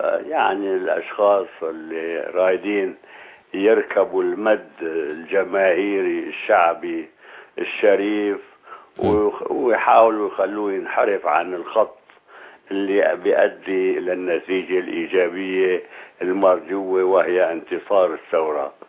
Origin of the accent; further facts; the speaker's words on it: Aleppo, Aleppo Governorate, Syria; يا سيدي أنا يعني بخجل عندما أقول أنه أنا من أبناء حلب،